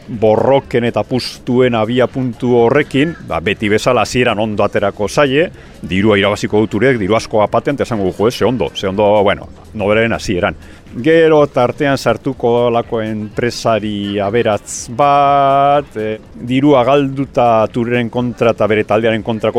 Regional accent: Basauri, Basque Country, Spain; also born or lived in Vitoria-Gasteiz; now in Arbizu, Spain

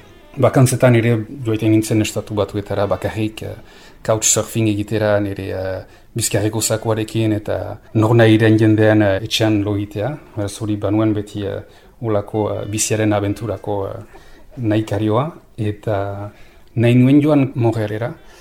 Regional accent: Basque Country, France; moved away as an adult; also born or lived in Pau / Tarbes / Toulouse; Euskal Herrira etorri nintzen. Eta Euskalduna delako eta ama frantsesa. Eta Euskal Herrian bizi izan naiz ogoita bi edo ogoita iru urte erarte. Eta gero bizi izan naiz Pauen, Tarbesen, Tolosan, Oksitanian, Australian zinen, Kanadan, Montrealen eta Vancouveren

